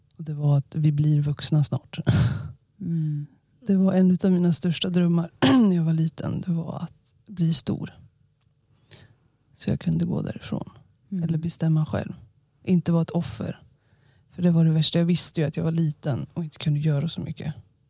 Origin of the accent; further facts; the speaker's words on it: Örebro, Örebro County, Sweden; Ja, det är ju min hemstad, så det tror jag att man gör.